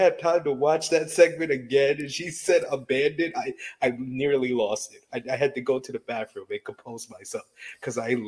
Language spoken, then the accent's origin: English; New York, United States; As a New Yorker, as a kid that grew up and was a teen in the 2000s, we all chose